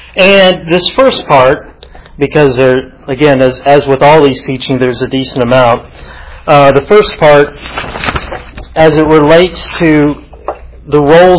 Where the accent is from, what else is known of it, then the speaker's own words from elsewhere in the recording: Texas, United States; growing up in West Texas, you know, it was part of life for all of us.